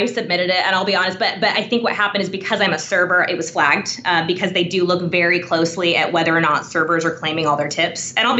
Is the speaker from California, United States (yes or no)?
no; Utah, United States; In my home state in Utah, actually, our organization just helped get someone released from prison almost 40 years early.